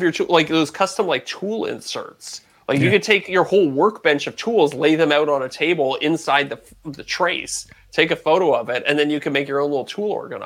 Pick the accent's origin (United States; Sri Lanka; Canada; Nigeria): Canada; It's on pre-order right now for Canadians. Oh, I hate being Canadian.